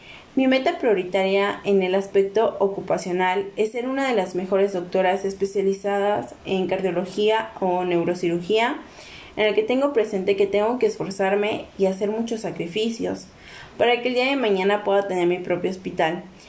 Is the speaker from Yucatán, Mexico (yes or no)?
no; Orizaba, Veracruz, Mexico; born there; Todo comienza el 2 de agosto del 2004, que es el día que nací, en Orizaba, Veracruz, en el Hospital Escudero. Actualmente tengo 16 años